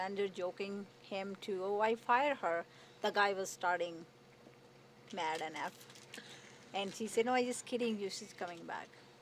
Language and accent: English; Nepal; English is a second language; And then now we're getting slow because the Nepali people, we're from Nepal, they before they are law here and now they're moving, so less here.